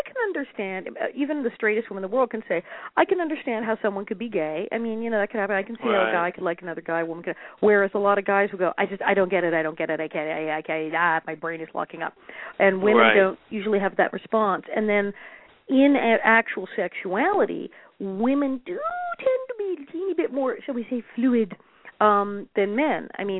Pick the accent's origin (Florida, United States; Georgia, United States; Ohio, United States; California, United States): California, United States; West Hollywood; also born or lived in New York; as I said, I was born in New York and grew up in West Hollywood.